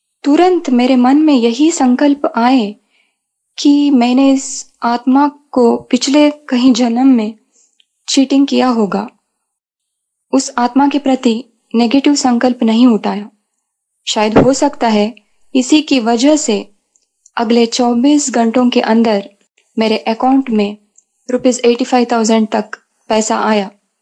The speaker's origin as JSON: {"language": "Hindi", "region": "Karnataka", "country": "India", "second_language": "Hindi", "said": "मैं कर्नाटक से हूँ। मेरी एज है 38"}